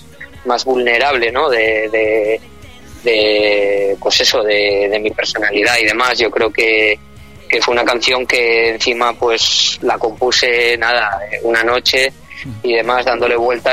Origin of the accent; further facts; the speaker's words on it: Asturias, Spain; Sí, somos asturianos, sí.